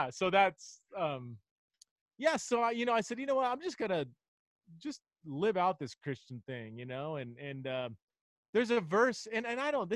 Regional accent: Fresno, California, United States; I was raised in Fresno, so just a couple hours south of you.

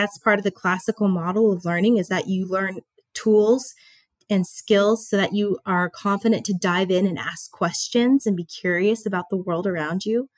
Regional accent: South Carolina, United States; So I did CC in middle school and high school growing up in South Carolina.

